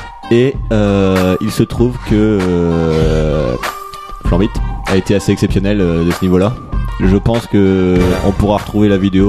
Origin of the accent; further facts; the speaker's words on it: Brittany, France; Je suis breton.